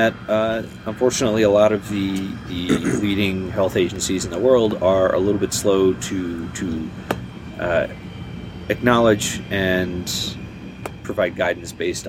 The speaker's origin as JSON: {"language": "English", "region": "Connecticut", "country": "United States", "tie": "born or raised there", "said": "No, I grew up in Connecticut."}